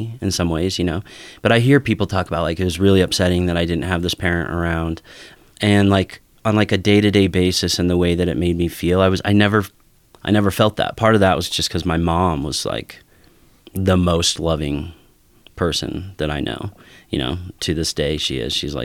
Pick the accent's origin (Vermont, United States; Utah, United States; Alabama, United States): Utah, United States; Ogden; Yeah, I grew up in Ogden, Utah.